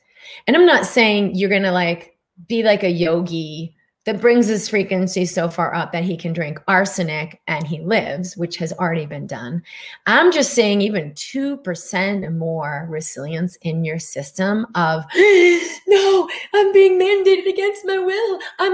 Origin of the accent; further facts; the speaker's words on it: Boston, Massachusetts, United States; I grew up in Boston. I didn't even know a spiritual person in my entire life.